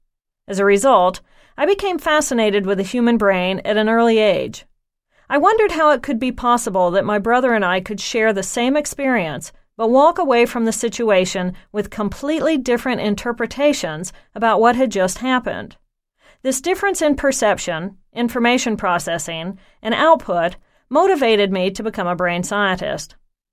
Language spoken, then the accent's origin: English; Terre Haute, Indiana, United States; I grew up in Terre Haute, Indiana.